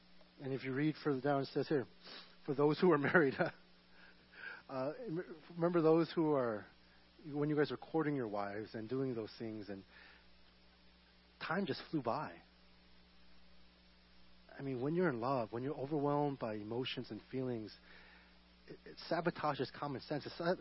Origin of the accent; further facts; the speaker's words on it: Seoul, South Korea; But as I said, I came from Seoul, South Korea